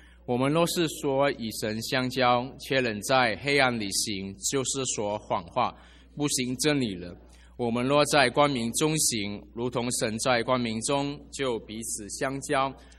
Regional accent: Malaysia; 我是马来西亚人，我常告诉各位，因为我之前想跟大家表达一个信息，就是说我们马来西亚人在新年佳节的时候，我们对人说新年快乐，

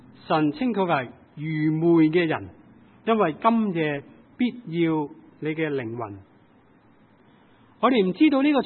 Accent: China; 正所谓我们中国人说，就算他打跛脚了，一世都不需要愁吃喝。

